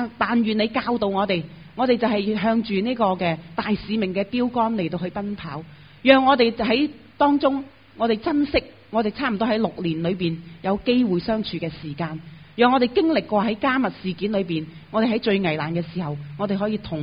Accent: China; 我们真是为到自己身为中国人有一份自豪和光荣的感觉。

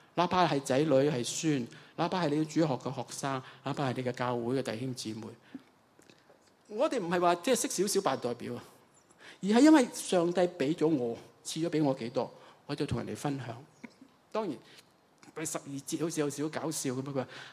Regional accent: China; 真係我哋中國人就好慘啊！

